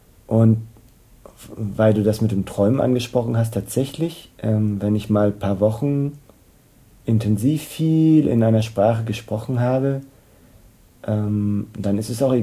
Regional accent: Dresden, Saxony, Germany; accent: Saxon; also born or lived in Halle; ich bin ja in Halle geboren und in Dresden aufgewachsen. Das heißt, Sächsisch ist einfach prädestiniert dafür, mein Wahldialekt zu sein

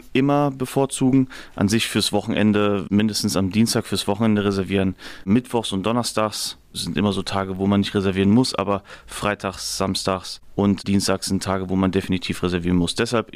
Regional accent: Piedimonte Etneo, Sicily, Italy; Ja, wir kommen alle aus der Ätna-Region. Wir kommen alle aus einem Dorf namens Piedmont Etneo. Das liegt am Fuß des Ätnas.

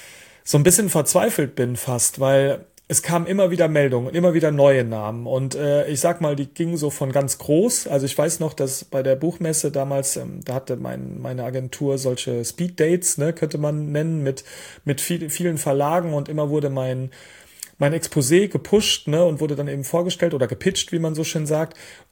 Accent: Rhineland-Palatinate, Germany; Ja, also ich bin ein Kind des Waldes. Aufgewachsen bin ich im Westerwald tatsächlich in Rheinland-Pfalz und habe auch dort schon am Rande des Waldes gelebt.

